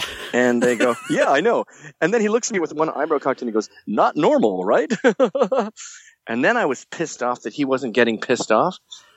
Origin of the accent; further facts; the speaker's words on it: Scotland, United Kingdom; I'm from Scotland, you know. What's that you got?